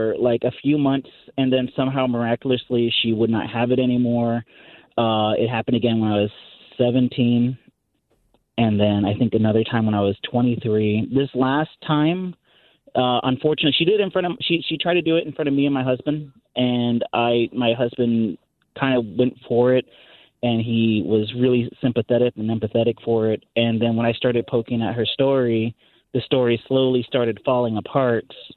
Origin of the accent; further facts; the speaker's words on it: Texas, United States; Well, we grew up in Texas, and, you know, I realized, you know, growing up there, there's a lot of Hispanic people who don't really embrace their heritage, more just of the Texas culture.